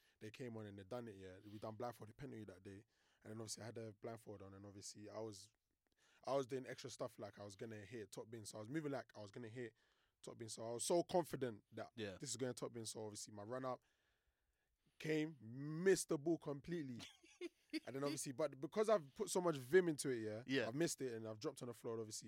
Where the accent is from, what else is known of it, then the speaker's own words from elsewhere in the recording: London, United Kingdom; So I'm from East London